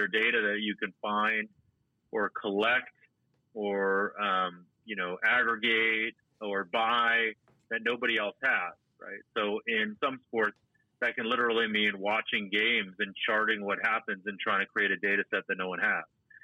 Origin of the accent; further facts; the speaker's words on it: Boston, Massachusetts, United States; You know, I grew up in Boston. I'm a big Red Sox, Patriots, you know.